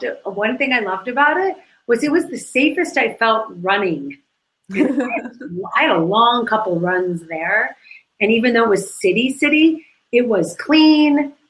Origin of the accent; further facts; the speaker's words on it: Connecticut, United States; I grew up with like the Central Park jogger fear, like, because I'm from Connecticut.